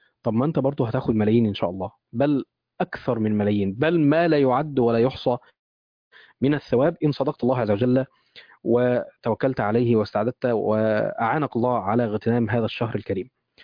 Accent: Egypt; يعني تخيل إحنا عندنا في مصر حاليا كيلو اللحمة وصل كام؟

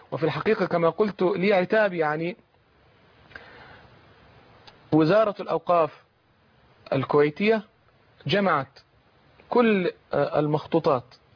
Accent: Samanoud, Gharbia, Egypt; بلدتي التي ولد فيها وعاش فيها يعني شطرا كبيرا من حياتي

